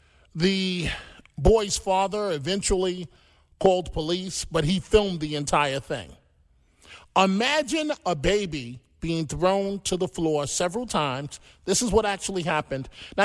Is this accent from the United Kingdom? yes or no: no; New York City, New York, United States; In Parkchester, I grew up in the Bronx.